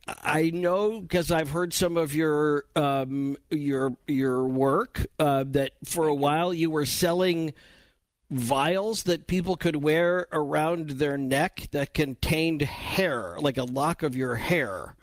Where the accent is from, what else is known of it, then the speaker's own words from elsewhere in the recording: Winnetka, Illinois, United States; driving too fast up Green Bay Road in my hometown of Winnetka